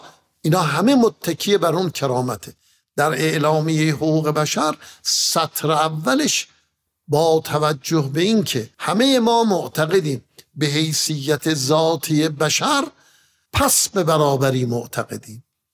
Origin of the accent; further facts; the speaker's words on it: Iran; مفتخرم که فرزند ایران زمینم